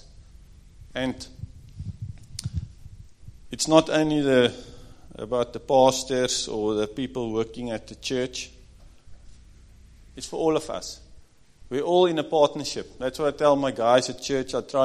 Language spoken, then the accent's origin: English; South Africa; We come from South Africa.